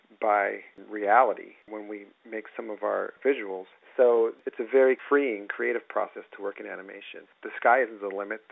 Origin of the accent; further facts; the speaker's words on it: United States; especially growing up in America